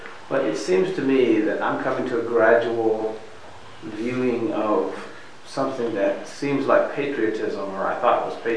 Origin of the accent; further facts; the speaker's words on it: United States; because I'm American and I'm a Christian